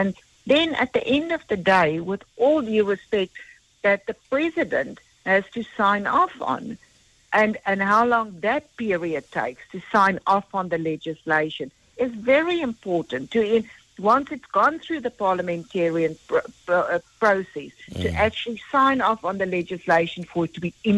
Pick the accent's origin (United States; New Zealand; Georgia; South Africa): South Africa; Because we're so fortunate as a South African society, where each one of us have got a right to privacy.